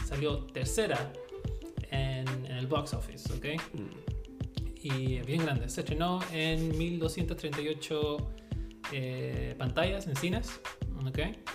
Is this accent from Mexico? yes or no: no; Chile; accent: Chilean; now in United States; Mi acento es chileno, pero vivo en los Estados Unidos.